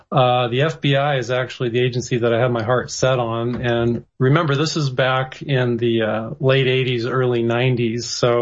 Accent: San Jose, California, United States; I grew up in San Jose, about 50 miles to the south of San Francisco.

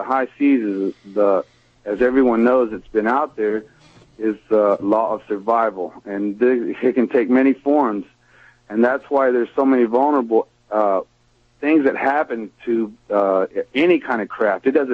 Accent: Texas, United States; being American. And I grew up in, I was born in Texas and grew up in North Texas

